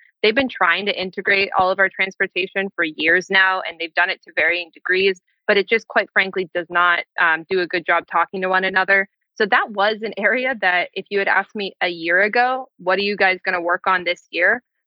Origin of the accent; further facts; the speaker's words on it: Toronto, Ontario, Canada; where I grew up, I'm from Toronto. It is the default that there are apartment buildings that surround where the public transit stops are.